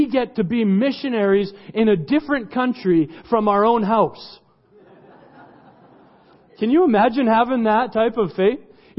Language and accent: English; Canada; I'm a Canadian on missions.